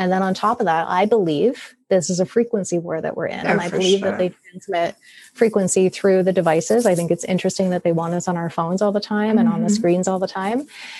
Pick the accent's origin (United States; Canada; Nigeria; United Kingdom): Canada; accent: Canadian; I'm in Canada, as you're probably hearing from my accent, and we have socialized healthcare here.